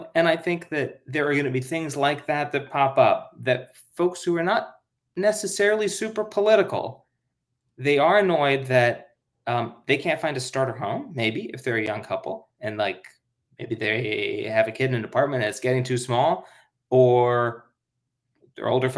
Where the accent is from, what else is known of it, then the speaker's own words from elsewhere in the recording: Minnesota, United States; Look, I'm from Minnesota.